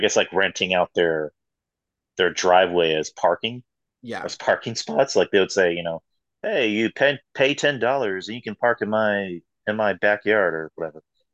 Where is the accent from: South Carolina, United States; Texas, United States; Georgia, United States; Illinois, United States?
Texas, United States; San Antonio; I'm from San Antonio. I'm from Texas.